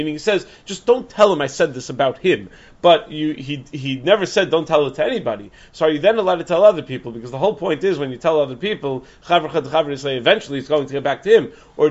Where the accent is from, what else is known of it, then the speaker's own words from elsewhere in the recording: South Africa; because I'm from South Africa